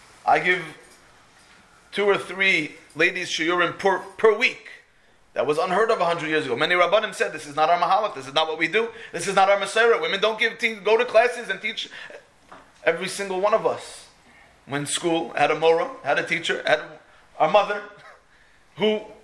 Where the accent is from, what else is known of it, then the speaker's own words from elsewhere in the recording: United States; now in United Kingdom; For me to stay in the United Kingdom as an American after 5 years, I had to take what's called Life in the UK test.